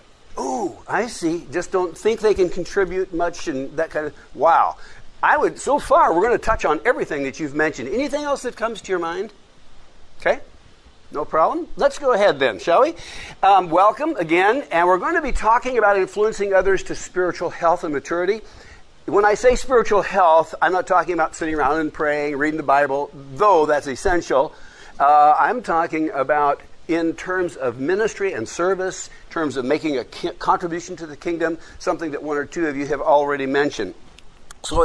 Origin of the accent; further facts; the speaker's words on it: Medford, Oregon, United States; also born or lived in Washington; As I mentioned … I'm from Medford, Oregon. Don't hold that against me. Ducks are okay. And they're all right. I know I moved there from Washington, where everything was dogs